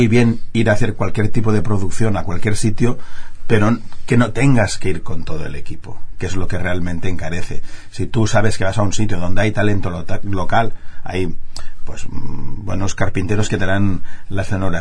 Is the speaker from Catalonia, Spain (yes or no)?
yes; Barcelona, Catalonia, Spain; Yo soy de Barcelona.